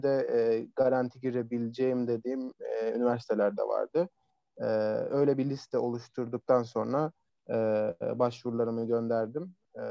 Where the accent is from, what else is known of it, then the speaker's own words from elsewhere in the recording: Köyceğiz, Muğla, Turkey; Onun dışında Muğla Köyceğizliyim.